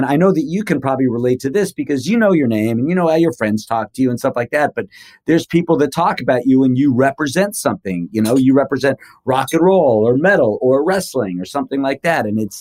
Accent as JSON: {"language": "English", "town": "Seattle", "region": "Washington", "country": "United States", "said": "It was more like we're dressing down, we're from Seattle, we're wearing flannel and we're just kind of not caring a little bit when we're playing on stage."}